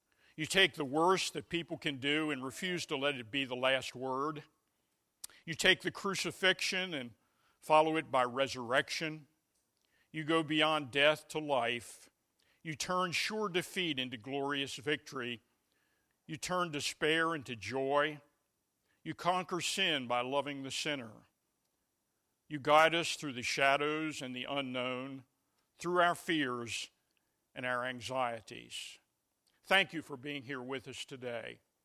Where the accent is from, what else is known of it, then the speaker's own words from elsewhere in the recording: Baltimore, Maryland, United States; Well, Ms. Floyd, I'm from Baltimore, Maryland.